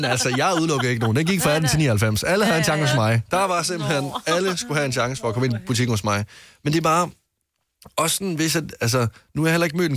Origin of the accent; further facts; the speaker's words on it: Region of Southern Denmark, Denmark; jeg er fra Sønderjylland